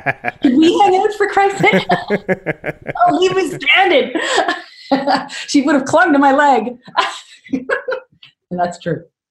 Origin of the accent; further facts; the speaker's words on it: Canada; because I'm such a Canadian imploder.